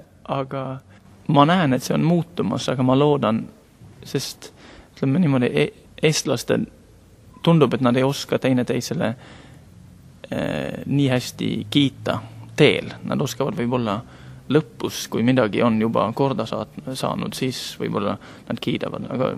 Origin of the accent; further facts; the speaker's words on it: Western Norway, Norway; Estonian is a second language; ma olen Lääne-Norrast pärit ja viimased aastad Norras, kus ma olen Norras elanud, siis ma olen Ida-Norras elanud